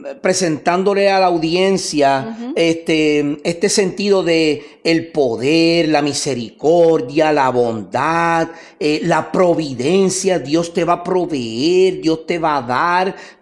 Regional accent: Puerto Rico; nosotros somos puertorriqueños, o somos caribeños

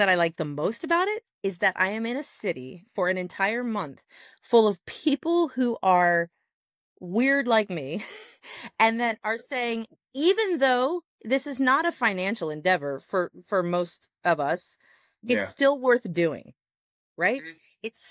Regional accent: United States; it's very personal in that I come from America.

